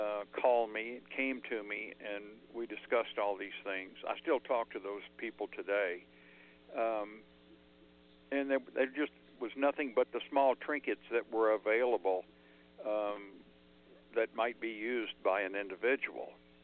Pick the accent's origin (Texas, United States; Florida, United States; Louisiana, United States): Texas, United States; I grew up in East Texas. My family was very poor.